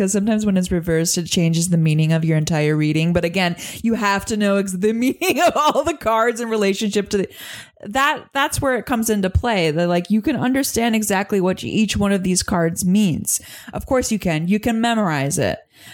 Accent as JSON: {"language": "English", "region": "Minnesota", "country": "United States", "said": "I'm from Minnesota and we have snapping turtles there like motherfuckers."}